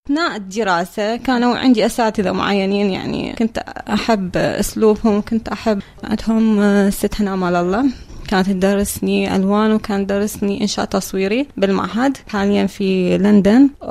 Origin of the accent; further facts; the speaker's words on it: Nasiriyah, Dhi Qar, Iraq; أنا من سكنة الناصرية، أنا ولدت بالناصرية أساسا.